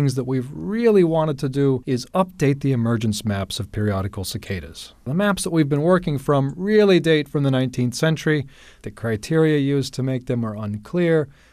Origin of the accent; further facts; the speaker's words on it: Kansas City, United States; I grew up in Kansas City, and we had an awful lot of cicadas there every summer.